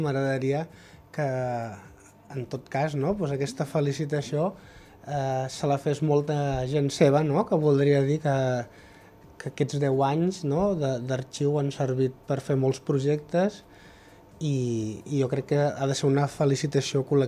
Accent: Catalonia, Spain; me'n podia anar a la província de la qual provinc, perquè mm-hmm sóc del Penedès.

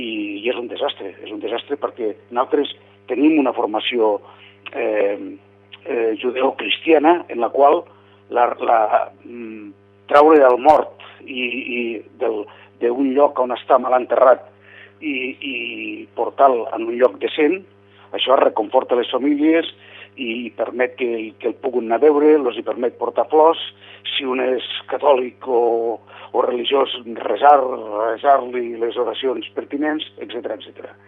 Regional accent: Flix, Catalonia, Spain; now in Tarragona, Spain; jo, que soc de Flix, pues, estic a Tarragona.

